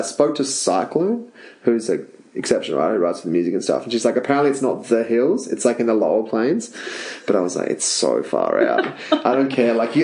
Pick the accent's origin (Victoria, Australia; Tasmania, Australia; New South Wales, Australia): Tasmania, Australia; I'm from Tassie. I know what the country's like. My parents live on a 180 acre farm.